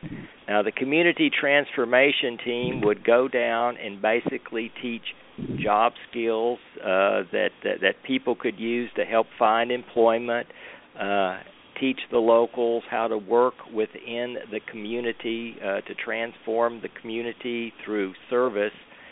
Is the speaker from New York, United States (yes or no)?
no; Houston, Texas, United States; I was born and raised in Houston, Texas. I've lived all my life here in Houston, except for being away at school in Austin.